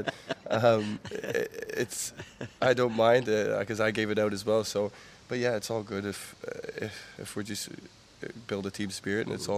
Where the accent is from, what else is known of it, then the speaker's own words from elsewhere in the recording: Canada; obviously being Canadian